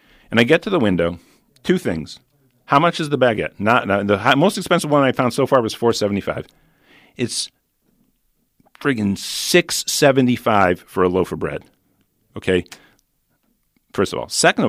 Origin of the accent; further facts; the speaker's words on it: Italy; I grew up partly in Italy.